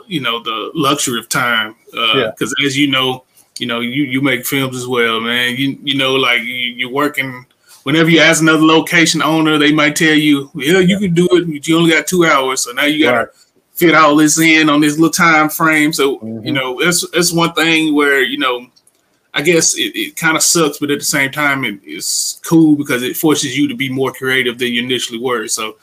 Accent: Jackson, Tennessee, United States; I'm from Jackson, Tennessee, which is about an hour from Memphis.

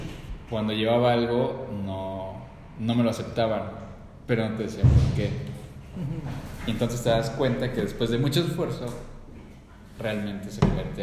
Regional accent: Mexico City, Mexico; Sí, yo soy de aquí del DF.

